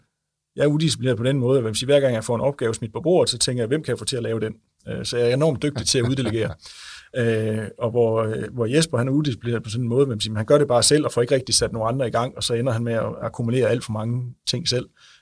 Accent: Jutland, Denmark; nu er vi jo fra Jylland

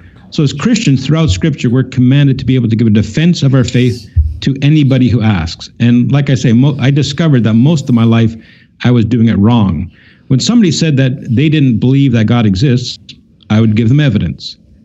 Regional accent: Canada; I'm from Canada.

